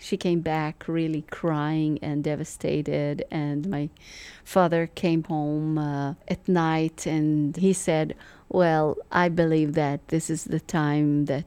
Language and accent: English; Israel; also born or lived in Iran; I was born in Iran, but I was raised in Israel, and I'm a mixture of so many cultures.